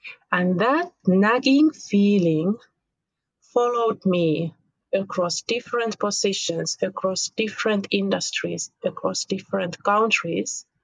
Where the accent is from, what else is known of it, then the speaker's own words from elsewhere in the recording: Finland; English is a second language; I am from Finland myself.